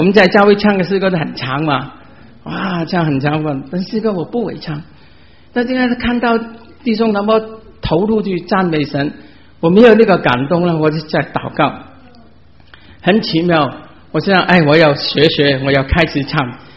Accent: Chaozhou, Guangdong, China; 因为他我们潮州人了，他拜哪些偶像

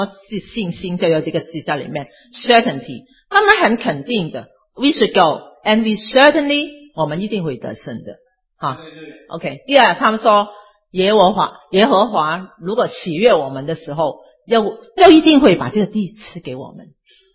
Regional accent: China; 但是我们尤其是我们中国人，因为我们五千年来很多苦难，很多天灾人祸，所以我们心里面在心里面充满害怕

